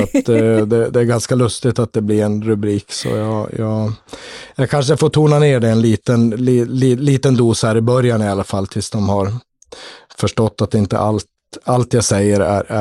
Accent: Sweden; now in Switzerland; vi är ju svenskar så vi känner ju till varandra

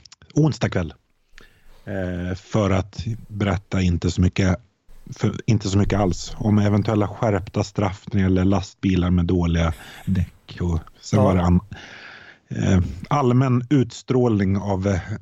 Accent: Gotland, Sweden; Ja, alltså som gotlänning kan jag erkänna att det är lite knepigt att förstå ibland

